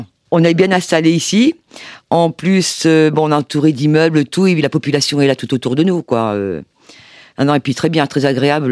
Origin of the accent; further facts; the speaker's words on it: Caen, Normandy, France; Avant, nous étions dans la Manche. Mais nous sommes originaires de Caen. Alors, quand on a vendu le tabac qu'on avait avant dans la Manche, on est revenu aussitôt à nos racines, ici.